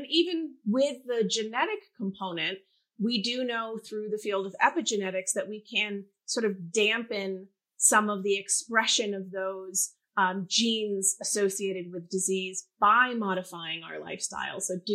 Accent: New England, United States; So I think I'm from New England, so I always think of analogies like in the fall when you're trying to rake leaves

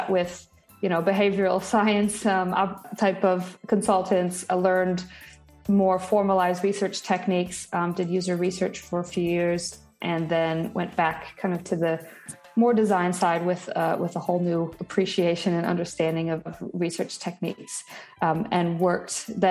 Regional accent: Wisconsin, United States; moved away; also born or lived in Australia; I grew up in Wisconsin, and then I moved to Australia, and I lived there for about 6 years.

